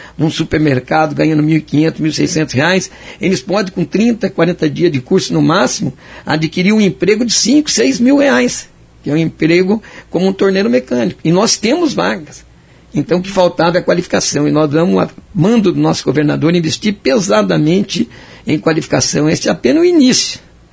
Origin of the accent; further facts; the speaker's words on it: Tomazina, Paraná, Brazil; now in Curitiba, Brazil; Eu mesmo passei isso quando vim de Tomazina, numa cidade do interior, para arrumar emprego em Curitiba.